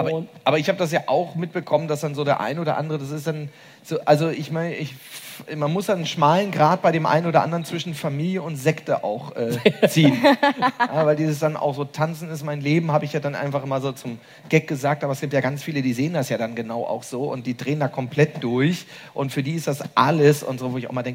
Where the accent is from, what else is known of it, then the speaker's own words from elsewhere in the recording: Romania; Als Rumänin, die du ja auch bist